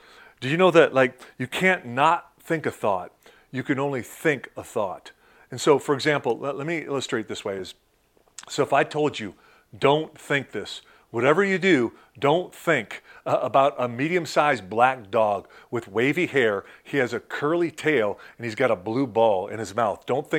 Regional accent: Detroit, Michigan, United States; At one point, my hometown of Detroit, between two towers, he had seven people on top of him.

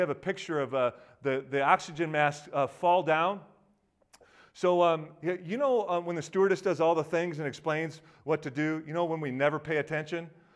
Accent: Michigan, United States; So I'm from Michigan, and this took place in Ann Arbor.

